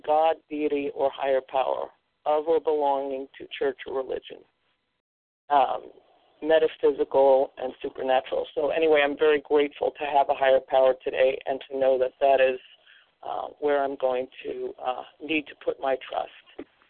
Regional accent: Iowa, United States; I'm from Iowa, very grateful, recovered.

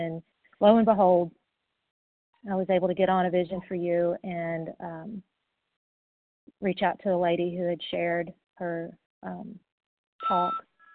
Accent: Tennessee, United States; Initials got a little mumbled. That's okay. And I'm from East Tennessee.

